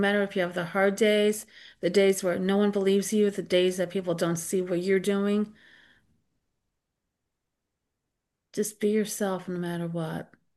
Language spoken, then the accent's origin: English; Connecticut, United States; home state. Come to my hometown.